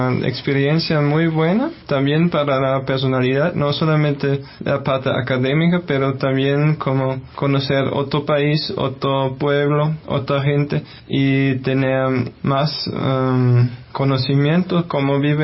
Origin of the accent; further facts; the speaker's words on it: Germany; Spanish is a second language; yo soy de Alemania y ahora estoy en el cuarto semestre de la maestría en Ingeniería de Materiales